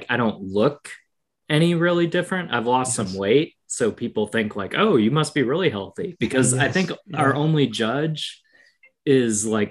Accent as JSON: {"language": "English", "region": "Wisconsin", "country": "United States", "tie": "born or raised there", "said": "I grew up in Wisconsin. I understand the cold and I like it."}